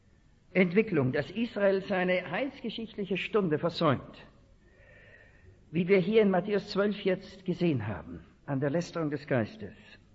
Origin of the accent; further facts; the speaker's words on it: Austria; ich war dankbar als Österreicher aufgewachsen im katholischen Erziehungssystem.